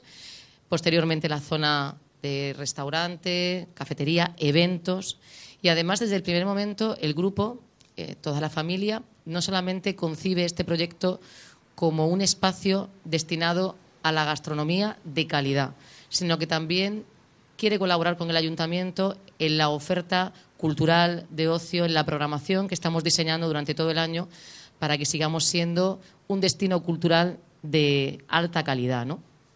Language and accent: Spanish; Cartagena, Region of Murcia, Spain; Y nosotros siempre, como buenos cartageneros, les hemos pedido siempre más y más y más